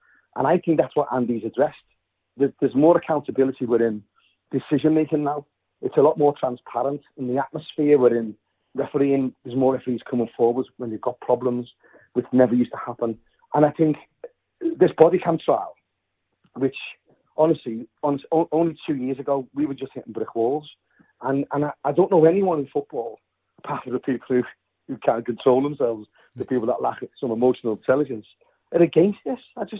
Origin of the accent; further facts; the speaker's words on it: Liverpool, North West England, United Kingdom; now in Somerset, United Kingdom; I moved from Liverpool, from Anfield, one of the roughest areas in Europe at the time, a council estate, to Somerset.